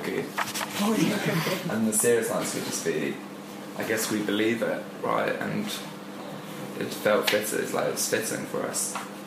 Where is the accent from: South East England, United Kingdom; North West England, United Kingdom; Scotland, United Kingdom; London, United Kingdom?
South East England, United Kingdom; Reading; We're from Reading.